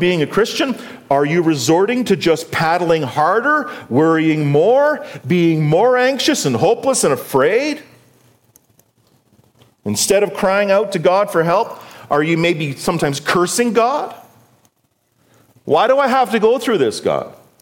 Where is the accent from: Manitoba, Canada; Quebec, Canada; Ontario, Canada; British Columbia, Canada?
British Columbia, Canada; we were up on Williston Lake, which is near my hometown in northern BC